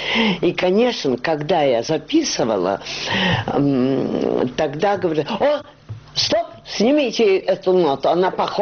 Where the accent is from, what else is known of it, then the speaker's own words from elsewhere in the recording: Rostov Oblast, Russia; also born or lived in Saint Petersburg; now in Moscow, Russia; я ростовчанка. А в Москву я приехала в 19-м году. Я в Петербург поехала раньше. Потом я в Москву переехала, здесь сестра жила.